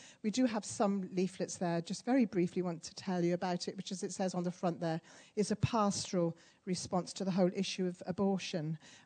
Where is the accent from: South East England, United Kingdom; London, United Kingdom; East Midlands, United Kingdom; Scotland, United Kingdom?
East Midlands, United Kingdom; I'm actually from Lincolnshire, from a small, sleepy village in Lincolnshire, just 30 miles south of this beautiful city of Lincoln.